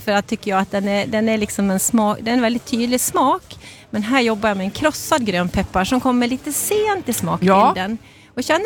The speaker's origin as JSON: {"language": "Swedish", "town": "Falun", "region": "Dalarna County", "country": "Sweden", "moved": "yes", "said": "Ja, men herregud, jag kommer från Dalarna. Jag kommer från Falun ursprungligen, men har bott här i 21 år."}